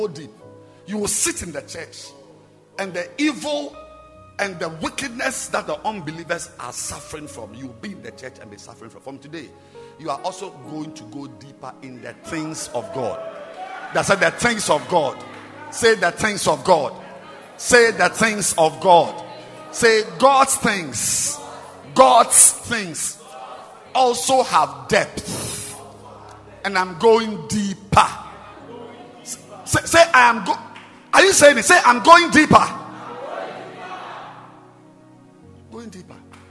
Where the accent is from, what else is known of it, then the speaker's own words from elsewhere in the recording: Ghana; I'm a Ghanaian.